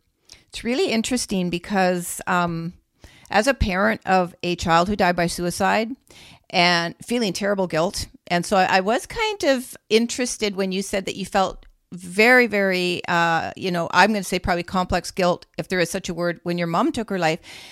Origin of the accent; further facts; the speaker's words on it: Canada; But in Canada, we're both Canadian.